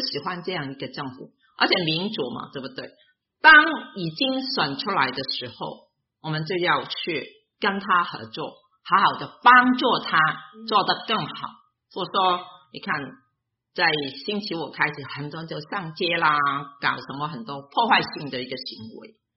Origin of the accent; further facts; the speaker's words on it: China; now in United States; 你可以同时为中国祷告，因为我们也是中国人，对不对？但是你今天你定居在这里